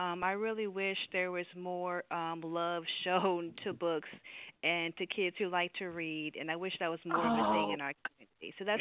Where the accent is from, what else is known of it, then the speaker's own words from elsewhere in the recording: Mississippi, United States; now in Tampa, United States; But I'm originally from Mississippi. I now live in the Florida area, in the Tampa area.